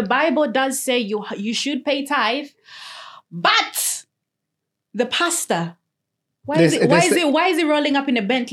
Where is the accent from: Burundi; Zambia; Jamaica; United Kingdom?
Zambia; When I was back home, I'd see people, because we'd be traveling very early. Because I remember I was traveling from Lusaka to Northern Province.